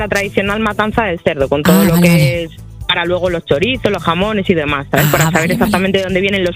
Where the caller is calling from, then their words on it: Coca, Castile and León, Spain; Desde Coca, un pueblecito en Segovia.